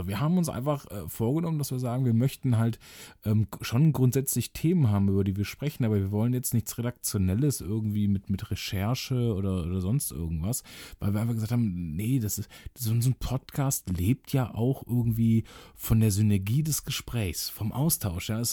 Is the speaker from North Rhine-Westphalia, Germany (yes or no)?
yes; North Rhine-Westphalia, Germany; Ja, wir kommen ja aus dem Rheinland und da ist ja nun mal der Karneval sehr groß. Wir kommen auch aus der karnevalistischen Hochburg Raum Köln.